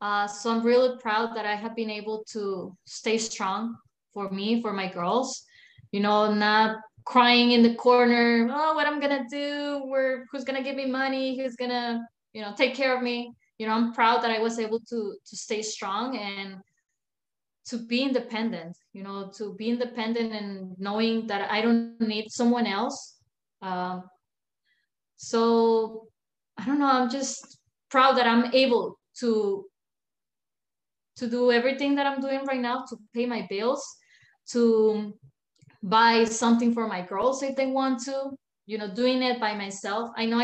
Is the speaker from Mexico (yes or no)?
yes; Mexico; English is a second language; now in United States; I had a customer telling me, I pick an accent from you. I'm like, yes, I'm from Mexico.